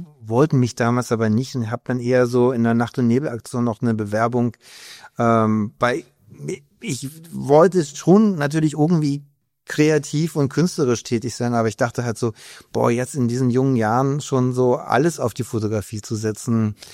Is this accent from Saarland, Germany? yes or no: no; Berlin, Germany; aus Berlin, gebürtiger Berliner